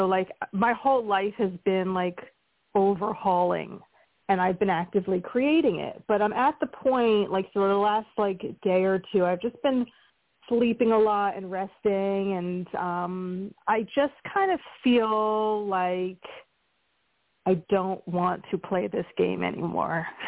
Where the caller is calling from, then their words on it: Pennsylvania, United States; from Pennsylvania.